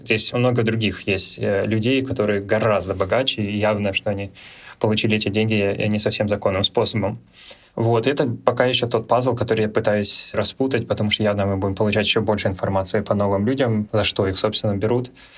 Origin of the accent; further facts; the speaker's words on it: Khabarovsk, Khabarovsk Krai, Russia; Я сам из Хабаровска, поэтому имею право так говорить.